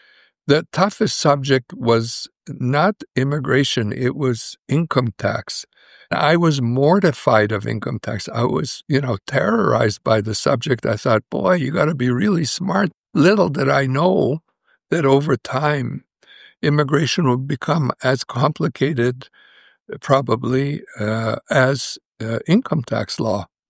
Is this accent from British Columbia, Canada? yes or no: no; Edmonton, Alberta, Canada; I was born in Edmonton, Alberta, Canada, which is one of the furthest north cities in the world. It's cold there.